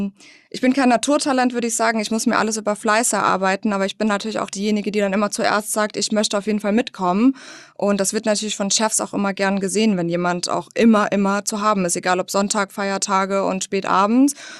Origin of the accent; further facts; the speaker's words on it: Mannheim, Baden-Württemberg, Germany; in meiner Heimat in Mannheim